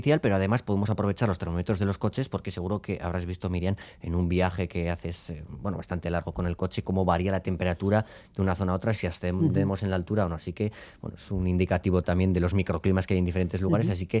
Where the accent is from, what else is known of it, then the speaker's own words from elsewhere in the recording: Pamplona, Navarre, Spain; Soy de Pamplona, como bien sabéis